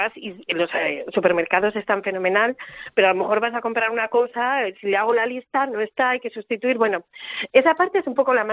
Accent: Ferrol, Galicia, Spain; somos de Ferrol. Eso quiere decir que estamos acostumbradísimos a días de lluvia

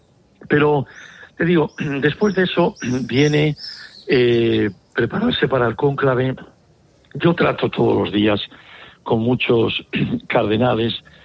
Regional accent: Spain; todos los españoles, claro, somos gallegos

